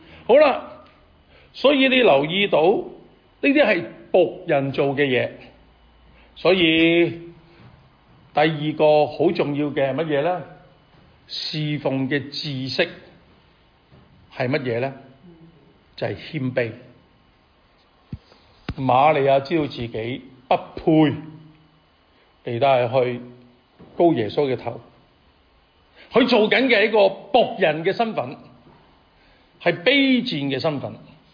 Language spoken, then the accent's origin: Cantonese; Hong Kong; 我們香港人